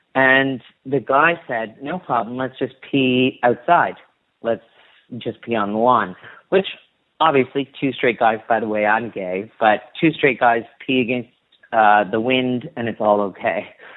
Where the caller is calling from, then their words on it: Toronto, Ontario, Canada; I'm calling from Toronto, Ontario.